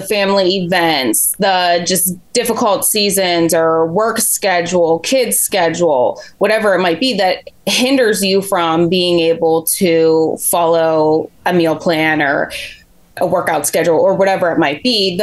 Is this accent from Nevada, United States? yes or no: no; Pittsburgh, Pennsylvania, United States; So I am 33, born and raised in Pittsburgh, still living here.